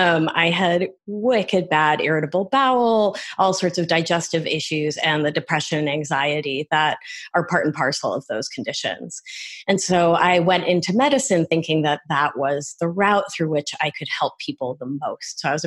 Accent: Argentina; I'm from Argentina and my mom, I couldn't tolerate cow's milk. And so she would drive 4 hours to Buenos Aires to buy soy milk.

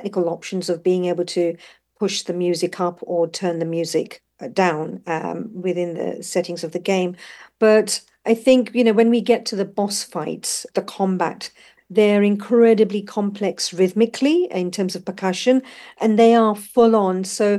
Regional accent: London, United Kingdom; also born or lived in East Africa / South Africa; My parents were brought up in East Africa and South Africa, so I spent considerable time there, even though I was born and brought up in London, UK.

